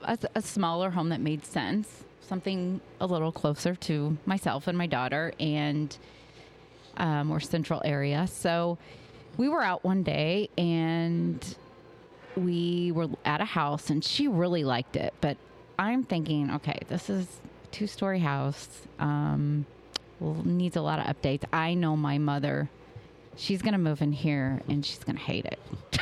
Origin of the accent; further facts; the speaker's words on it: Jefferson City, Missouri, United States; So I grew up in Jefferson City, and I still have family there. Very small town.